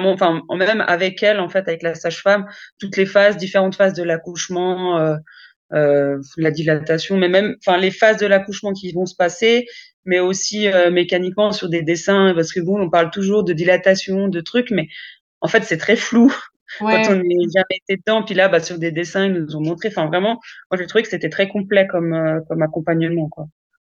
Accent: Geneva, Switzerland; now in Valais, Switzerland; on est en Valais maintenant, mais on était à Genève. On est de Genève à la base. Donc, ce côté vraiment collé à la France, en fait. Moi, j'ai la double nationalité. Mes parents sont français.

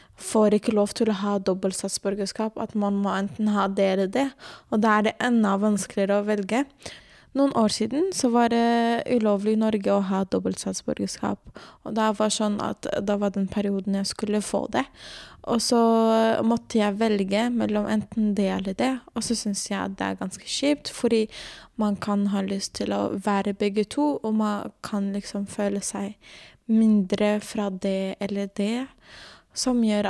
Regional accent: Portugal; now in Norway; jag är portugisisk, men så kan jag ha 5% från Pakistan eller något sånt.

